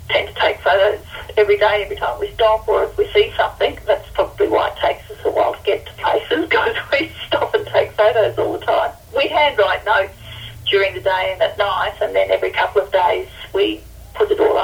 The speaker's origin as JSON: {"language": "English", "town": "Toowoomba", "region": "Queensland", "country": "Australia", "tie": "born or raised there", "also_born_or_lived": "Brisbane", "said": "Even though I was born in Brisbane and lived in Toowoomba in my childhood, I've not been further north than what I am now."}